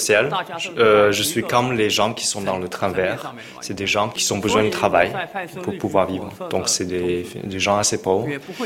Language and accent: French; Wuxi, Jiangsu, China; French is a second language; C'est un des photographes qui se trouve aussi dans ma ville natale, Wuxi